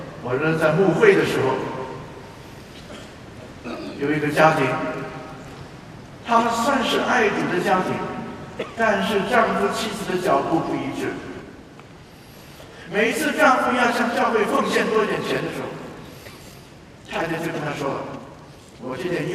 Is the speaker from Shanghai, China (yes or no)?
no; Beijing, China; 我是生长在北京，但是我的老家是河北保定，所以我也知道一些乡下的情形。